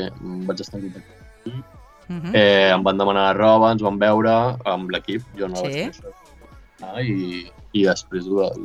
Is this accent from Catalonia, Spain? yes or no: yes; Cerdanyola del Vallès, Catalonia, Spain; soc de Cerdanyola del Vallès, tinc 22 anys